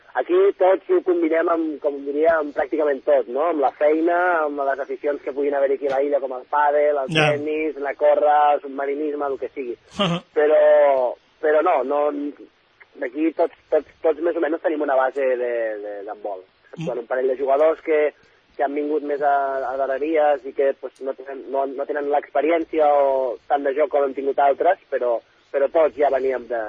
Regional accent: Barcelona, Catalonia, Spain; now in Menorca, Spain; Jo vinc de Barcelona

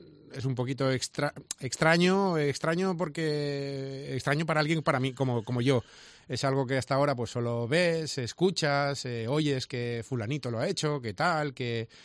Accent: Villarreal, Valencian Community, Spain; soy de Villarreal, que soy una persona muy normal

